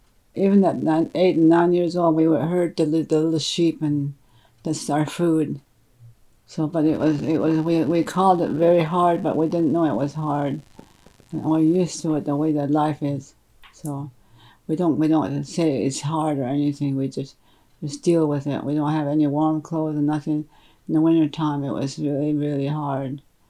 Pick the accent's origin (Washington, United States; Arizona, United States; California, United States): Arizona, United States; Steamboat; moved away; And my home, I call it my home, is Steamboat on the Reservation. I've been away from my family and from home since 1949.